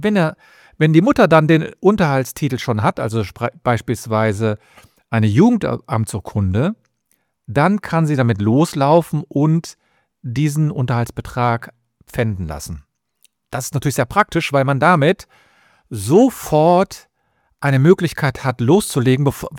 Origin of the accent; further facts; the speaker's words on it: Cologne, North Rhine-Westphalia, Germany; ich komme aus Köln.